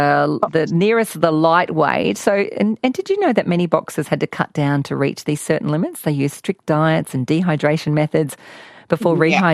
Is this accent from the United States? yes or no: no; Queensland, Australia; I would have had my fluffy jacket on at 23 degrees, being a Queenslander and all.